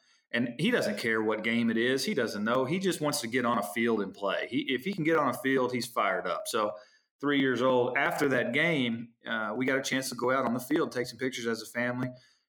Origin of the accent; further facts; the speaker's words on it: Danville, Kentucky, United States; I am so thankful that I was born and raised here in Danville, and so thankful for it.